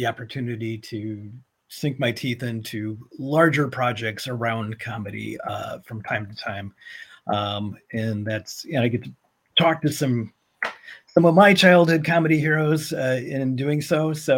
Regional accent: Peoria, Illinois, United States; I'm from Peoria, Illinois, originally, which is, that's not a bad place for comedy people to come from.

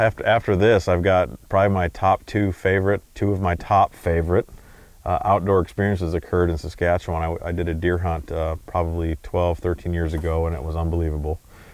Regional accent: Iowa, United States; and I grew up in Iowa.

